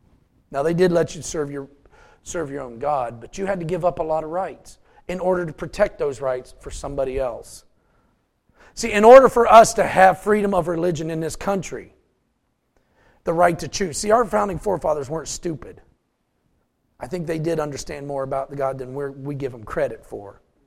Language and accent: English; West Virginia, United States; You know, I thought, I'm just a redneck. You know, I'm from West Virginia.